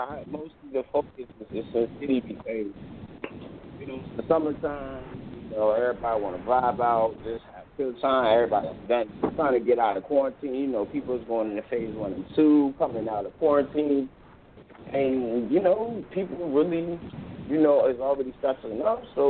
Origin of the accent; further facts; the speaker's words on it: Atlanta, Georgia, United States; now in New York, United States; I'm originally from Atlanta, like, but I'm here in New York.